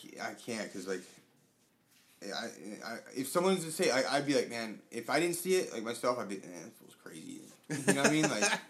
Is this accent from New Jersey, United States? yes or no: no; Long Beach, California, United States; Yeah, for a little bit. I'm originally from Long Beach.